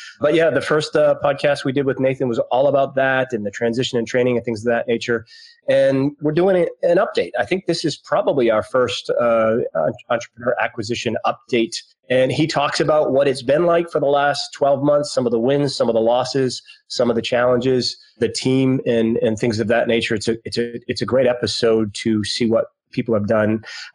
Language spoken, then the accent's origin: English; Northeast, United States; I'm from the Northeast originally, and we don't follow our college teams at all.